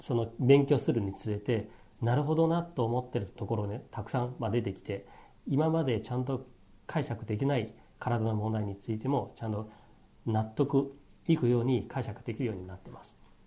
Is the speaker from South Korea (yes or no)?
no; China; Japanese is a second language; now in Japan; 私、まあ、出身なんですけども、中国大陸の方なんですね。で今から二十数年前来日しまして、当然日本語ってはオリジナルではないです。